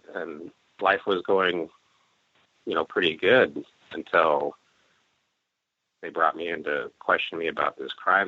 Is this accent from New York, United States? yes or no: no; Great Falls, Montana, United States; now in Yakima, United States; I was born and raised in Great Falls, Montana, and most of my childhood was spent there. I moved to Washington State to live with my father in around 1984, 1985, and started going to school here, and I've lived in Yakima ever since then